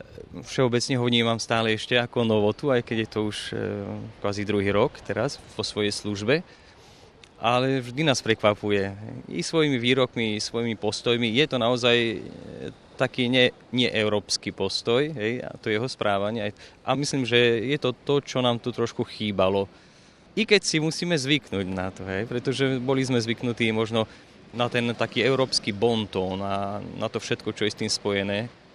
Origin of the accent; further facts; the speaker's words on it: Lendak, Prešov Region, Slovakia; a pochádzam z Lendáku, z Podtatranskej obce.